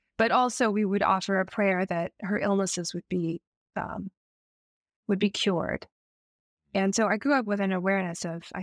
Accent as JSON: {"language": "English", "country": "United States", "tie": "born or raised there", "said": "my mother was from Japan, and we went to Japan together a lot. I grew up in the United States, and we saw a lot of family"}